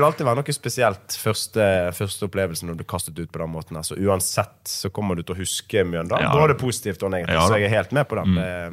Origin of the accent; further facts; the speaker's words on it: Bergen, Vestland, Norway; som bergenser, som den vokste opp på Møllpris, bukorpsgutt